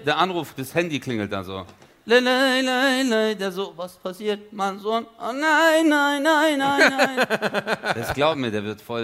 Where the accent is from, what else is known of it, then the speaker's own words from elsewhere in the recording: Turkey; ich bin Türke